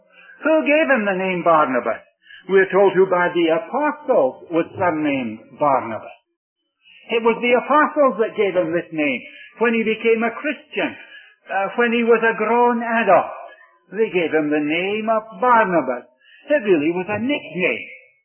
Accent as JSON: {"language": "English", "region": "Scotland", "country": "United Kingdom", "tie": "born or raised there", "also_born_or_lived": "India", "said": "I mentioned last night that I was born in India. At the age of 5, my parents brought me from India to Scotland, and they enrolled me in a public school in Scotland."}